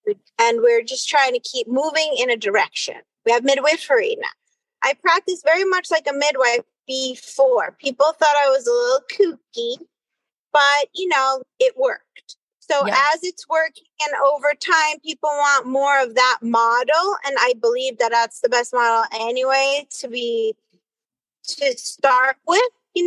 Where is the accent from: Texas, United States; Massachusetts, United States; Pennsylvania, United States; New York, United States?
New York, United States; New York City; also born or lived in Iowa; Purple pixie cut. I'm originally from New York City.